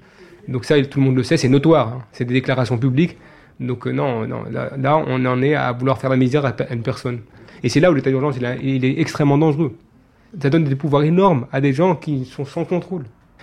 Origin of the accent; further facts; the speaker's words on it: Algeria; je vais rentrer chez moi en Algérie. Je suis rentré comme Algérien ici, physicien algérien, voilà.